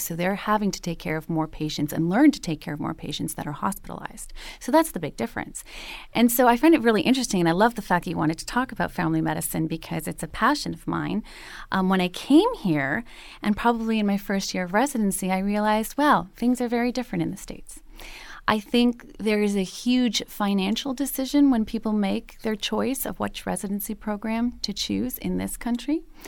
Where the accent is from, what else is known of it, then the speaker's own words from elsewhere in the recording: Montreal, Quebec, Canada; You know, so you mentioned I'm from Montreal